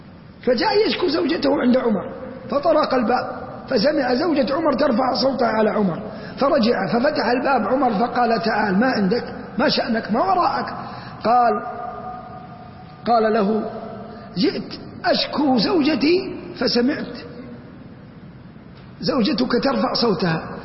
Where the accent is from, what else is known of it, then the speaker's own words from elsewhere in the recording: Saudi Arabia; أديب عندنا في المملكة العربية السعودية